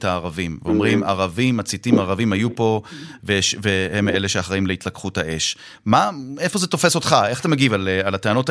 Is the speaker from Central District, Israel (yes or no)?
no; Haifa, Haifa District, Israel; אני כחיפאי שגם סיכר את השריפות בקרמל